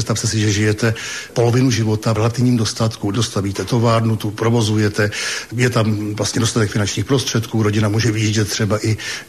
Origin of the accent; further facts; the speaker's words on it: Prague, Czechia; born there; No, tak to já jsem se narodil na Štvanici. A to je ostrov v Praze, jmenuje se Štvanice, je na něm porodnice.